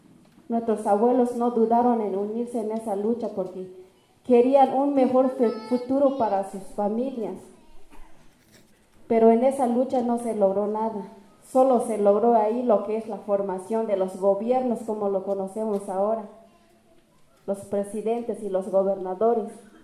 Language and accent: Spanish; Morelia, Chiapas, Mexico; vengo del Caracol 4 de Morelia y soy base zapatista.